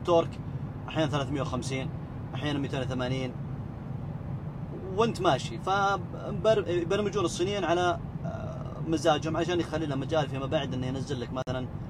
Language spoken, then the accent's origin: Arabic; Saudi Arabia; مع أني ما أذكر في أحد عندنا في السعودية، ما عندنا السحب والقطر والأمور هذه